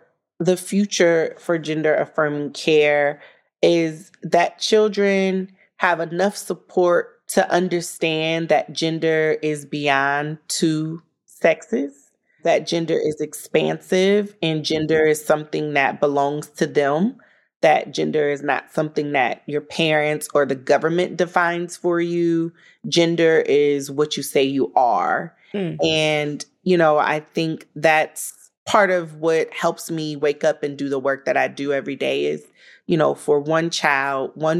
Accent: Ohio, United States; You know, I live in the state of Ohio. I was born and raised in Ohio.

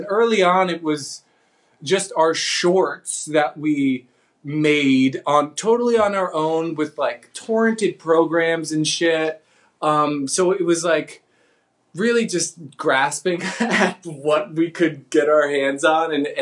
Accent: New Jersey, United States; And, you know, I'm from New Jersey and Mike's from New York.

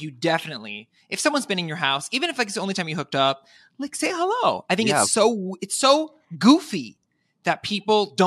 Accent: Miami, Florida, United States; I'm always going to say hello because I'm from Miami and.

